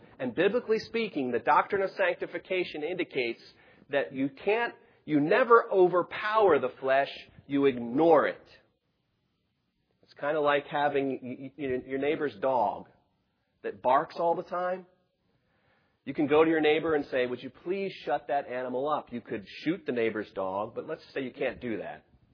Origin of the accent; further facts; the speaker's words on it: Richmond, United States; I'm from Richmond, quiet, come here.